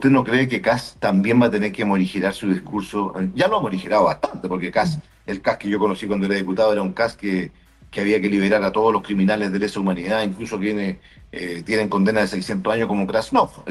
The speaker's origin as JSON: {"language": "Spanish", "country": "Chile", "said": "Lo hemos normalizado como chilenos."}